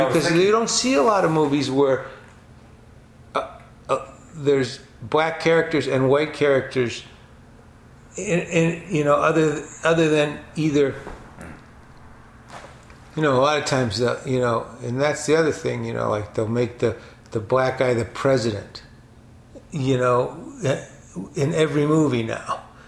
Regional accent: Detroit, Michigan, United States; Because my father, I grew up in Detroit

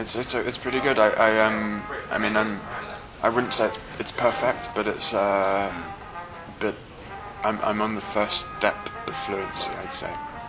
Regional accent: London, United Kingdom; when people ask me where I'm from, the most comfortable thing I have saying really is that I'm British and I'm a Londoner. But I'm also, I say British Egyptian, but I'm a Londoner, you know, because London's my home.

